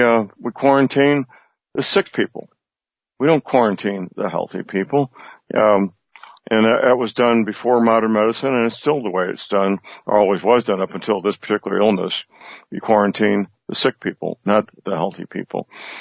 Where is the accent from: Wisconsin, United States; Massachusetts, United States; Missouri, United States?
Missouri, United States; St. Louis County; In my hometown, St. Louis County, they have a medical doctor who's the county executive